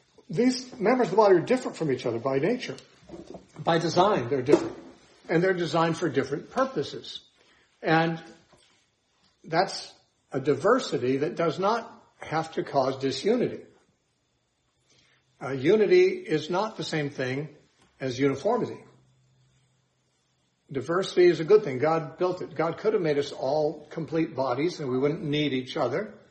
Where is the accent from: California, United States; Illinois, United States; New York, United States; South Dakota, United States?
California, United States; I think growing up in California and so forth, we probably don't have much of that.